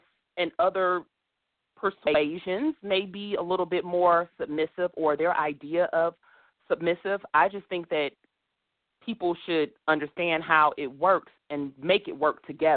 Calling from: Michigan, United States; I'm calling from Michigan.

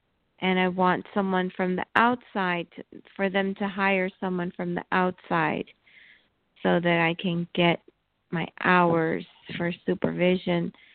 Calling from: New Jersey, United States; I'm from New Jersey.

